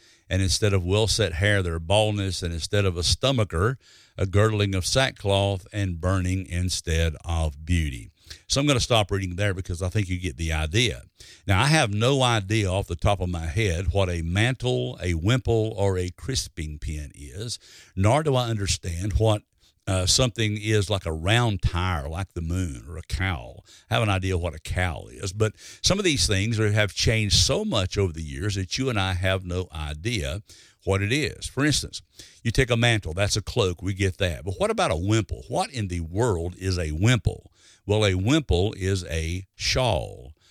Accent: Alabama, United States; Now, when I was growing up in Alabama, I know what fetch means because they were always telling me to fetch this or fetch that.

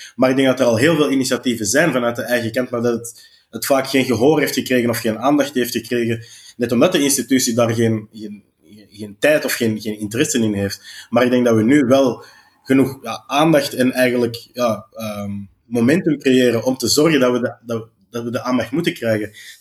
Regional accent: Flanders, Belgium; nou, ik ben ook een Vlaming, dus ben ik dan een racist.

